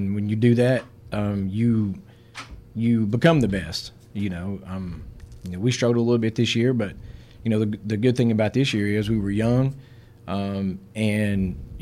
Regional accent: Knoxville, Tennessee, United States; I actually grew up in North Knoxville. I attended Powell High School. Played football there for 4 years, you know, that's kind of it.

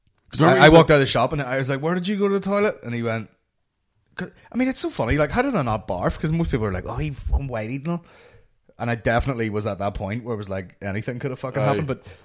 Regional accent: Northern Ireland, United Kingdom; Trying to explain that we're from Northern Ireland and all.

